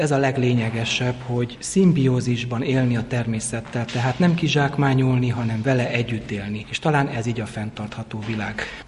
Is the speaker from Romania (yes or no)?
yes; Cluj-Napoca, Cluj County, Romania; moved away as an adult; now in Hungary; Lényegében véve én Kolozsváron egy sportcsaládba születtem bele, és ifjú koromat egészen a katonaságig itt töltöttem. 71-ben születtem, és 90-ben végül is úgy döntöttem, hogy mint sok fiatal akkoriban szerencsét próbálok Magyarországon, és aztán ott telepedtem